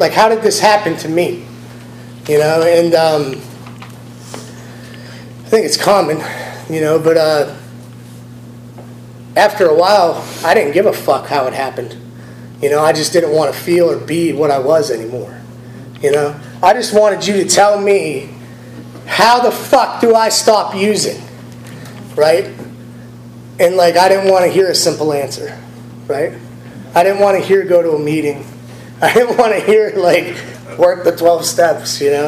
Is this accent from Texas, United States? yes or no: no; Pennsylvania, United States; But I'm from Western Pennsylvania. I don't like being affiliated with fucking Pittsburgh. I grew up in a small town in north part of Pennsylvania